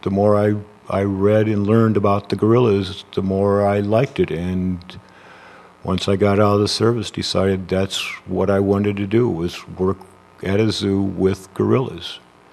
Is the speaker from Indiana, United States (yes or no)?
yes; Indiana, United States; also born or lived in Milwaukee; I was born and raised in Indiana, but I spent my high school and 2 years junior college in Milwaukee at a boarding school